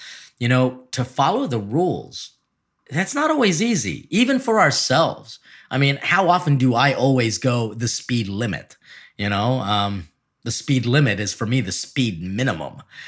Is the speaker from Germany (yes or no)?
no; Philippines; You know, people might see me as a Filipino, as someone who's always going to be like super shy, more timid